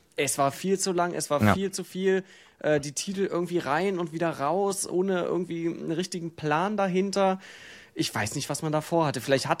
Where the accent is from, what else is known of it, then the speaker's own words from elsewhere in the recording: East Germany, Germany; Ich komme aus dem Osten, wir haben hier, das ist schwierig.